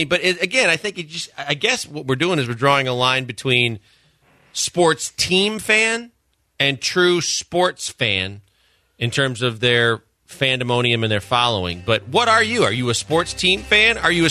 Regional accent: Milwaukee, Wisconsin, United States; I'm from Milwaukee. I'll watch bowling because it's the bowling capital of the world

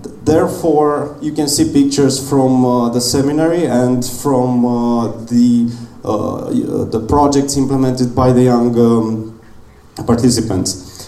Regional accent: Romania; I come from Romania and I represent the Pro Democracy Association.

